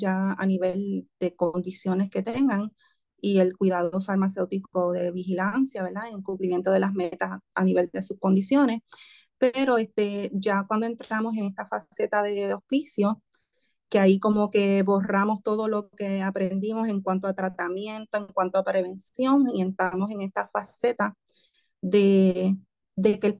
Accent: Puerto Rico; yo soy de aquí de Puerto Rico, ¿verdad?

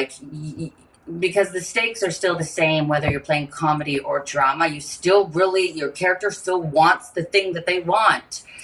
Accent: Canada; Because, you know, I've seen hockey. I'm Canadian

